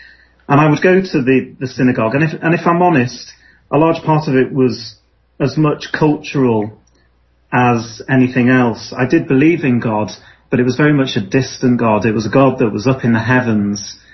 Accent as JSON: {"language": "English", "town": "Liverpool", "region": "North West England", "country": "United Kingdom", "tie": "born or raised there", "said": "So really, that was my experience of growing up in Liverpool. And I suppose it's fair to say I took a lot of it for granted, really"}